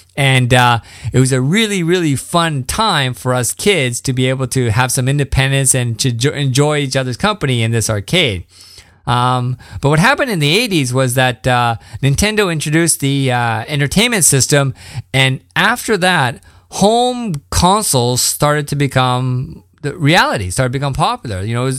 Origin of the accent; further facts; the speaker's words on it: Canada; moved away; from Canada for almost 5 years now, so it's going to be interesting for me to go back and see what my home country looks like.